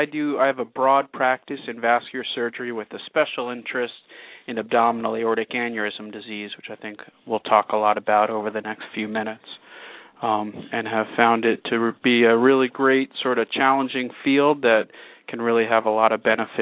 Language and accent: English; New York, United States; I grew up in the New York area and then went up to Boston for college